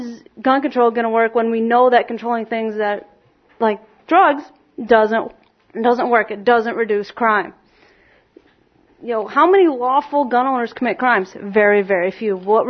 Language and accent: English; Freeville, New York, United States; I'm from the Freeville area, lifelong Tompkins County resident.